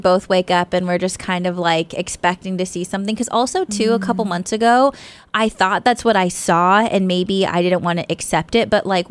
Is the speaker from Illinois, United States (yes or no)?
no; Stockton, California, United States; like I'm from Stockton